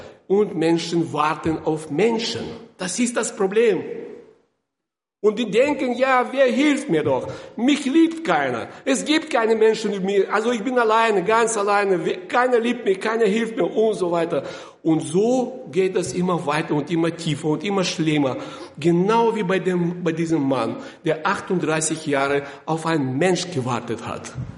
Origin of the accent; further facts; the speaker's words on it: Kazakhstan; Ich komme aus Sowjetunion, da bin ich geboren in Kasachstan.